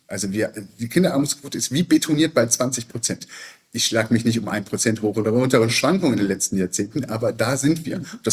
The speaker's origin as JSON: {"language": "German", "town": "Cologne", "region": "North Rhine-Westphalia", "country": "Germany", "tie": "born there", "said": "sagen wir mal in meiner Geburtsstadt Köln"}